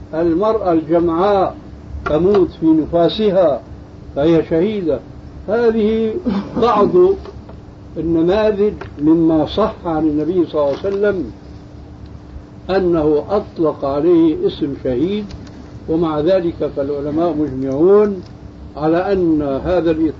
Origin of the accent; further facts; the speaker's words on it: Syria; عندنا في سوريا